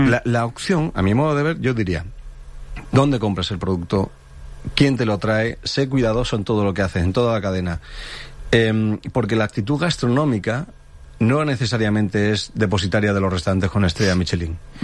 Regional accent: Dénia, Valencian Community, Spain; Yo soy de Denia.

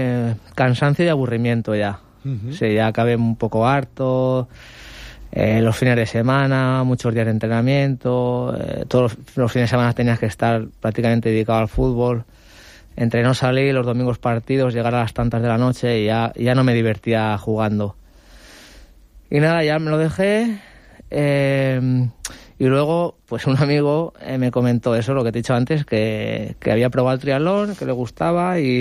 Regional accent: Polop, Valencian Community, Spain; Nadar solo iba a la piscina del pueblo en verano.

